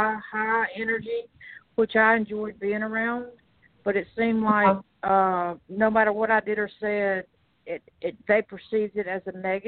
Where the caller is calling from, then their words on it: Tuscaloosa, Alabama, United States; I'm calling you from Tuscaloosa, Alabama.